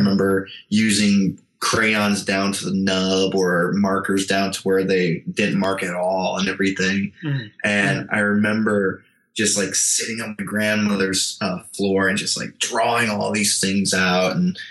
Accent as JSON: {"language": "English", "town": "Hinesville", "region": "Georgia", "country": "United States", "said": "So I am from a small military town about 45 minutes south of Savannah, Georgia, called Hinesville, Georgia, home of the 3rd Infantry Division, Fort Stewart. Spent 19 years of my life there"}